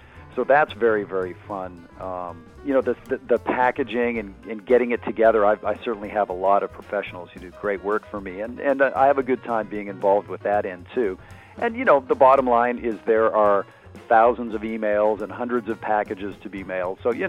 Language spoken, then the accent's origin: English; Edmonton, Alberta, Canada; I'm from Edmonton, Alberta, pretty good sized city of about 1 million.